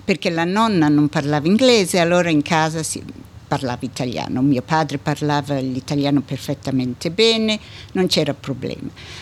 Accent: Milan, Lombardy, Italy; io sono nata a Milano, mia mamma e tutta la sua famiglia era italiana, mio padre invece era ebreo

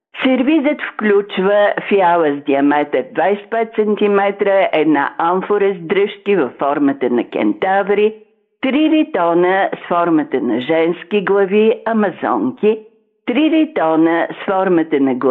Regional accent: Plovdiv, Plovdiv Province, Bulgaria; Нали съм пловдивчанка

